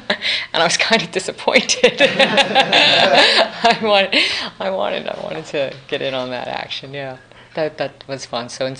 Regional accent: New York, United States; but as a New Yorker too

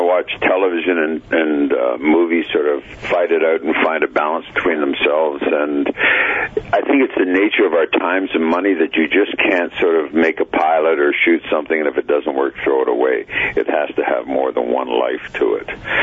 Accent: Toronto, Ontario, Canada; being a Canadian and from Toronto

